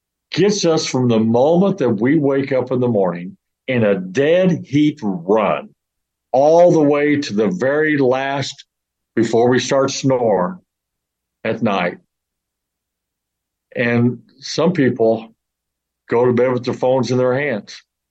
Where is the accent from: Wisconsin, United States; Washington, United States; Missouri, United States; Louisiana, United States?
Missouri, United States; St. Louis; now in Houston, United States; Although I'm from the St. Louis area, I'm used to snow.